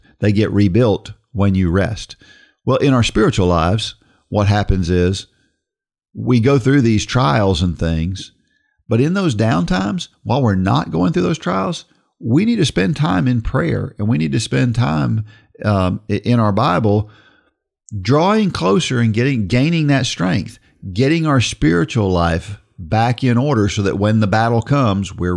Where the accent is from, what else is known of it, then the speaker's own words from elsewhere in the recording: Georgia, United States; because he was from South Georgia. I was from North Georgia.